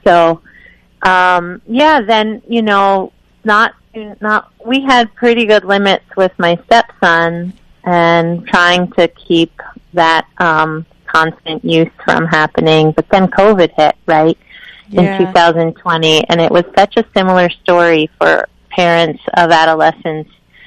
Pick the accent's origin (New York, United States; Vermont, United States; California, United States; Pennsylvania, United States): Vermont, United States; Richmond; I grew up in Richmond, Vermont, and then went to college in Massachusetts and had some great adventures out west after that, and then knew I really wanted to come back to Vermont